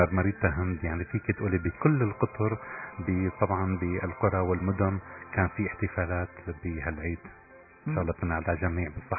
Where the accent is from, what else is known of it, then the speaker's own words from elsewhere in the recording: Syria; ونشجع بلدنا سوريا.